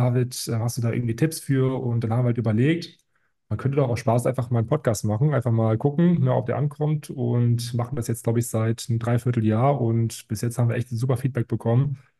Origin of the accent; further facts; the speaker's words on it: Cologne, North Rhine-Westphalia, Germany; born there; moved away as an adult; now in Mainz, Germany; bin 24 Jahre alt, bin eigentlich gebürtiger Kölner, jetzt vor 2 Jahren nach Mainz gezogen